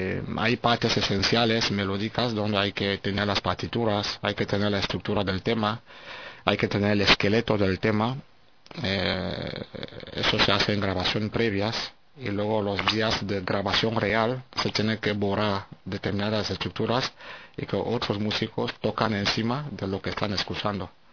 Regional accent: Spain; estoy recibiendo buenas críticas aquí en España, en mi país

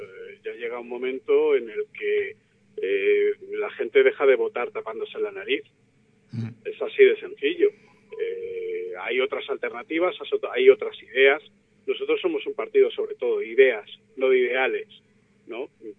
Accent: Leganés, Community of Madrid, Spain; yo tengo 45 años, entonces mi generación ninguno nacía en Leganés. Yo nací en Madrid, pero vine de pequeñito a vivir a Leganés. Desde siempre he vivido en Leganés, en el barrio de Zasta Quemada.

